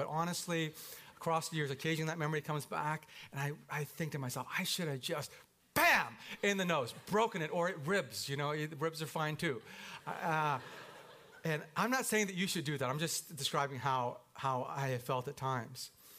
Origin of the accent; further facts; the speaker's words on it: South East England, United Kingdom; but I'm from North Surrey, and I can throw a punch, you know?